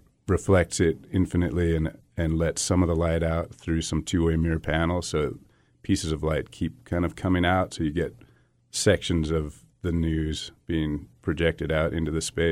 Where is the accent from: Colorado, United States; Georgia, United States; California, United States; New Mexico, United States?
California, United States; San Francisco; And we're both from San Francisco, which is very biased in one direction.